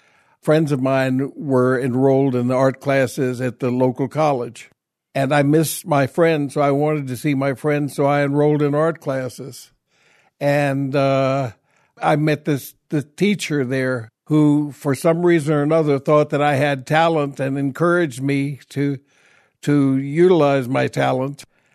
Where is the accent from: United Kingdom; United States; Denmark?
United States; Richmond, Virginia; born there; I was born in Stewart Circle Hospital in Richmond, Virginia.